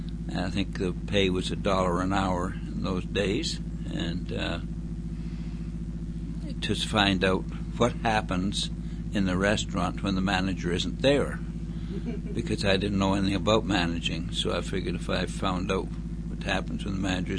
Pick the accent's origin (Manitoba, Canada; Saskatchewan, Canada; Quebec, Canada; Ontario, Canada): Manitoba, Canada; Bertel; born there; I was born in Bertel, Manitoba, Canada, on the 10th of August, 1921.